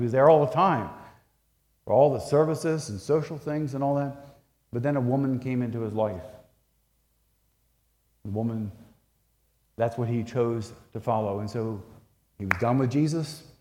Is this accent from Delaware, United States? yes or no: yes; Rehoboth Beach, Delaware, United States; I'm from Rehoboth Beach, Delaware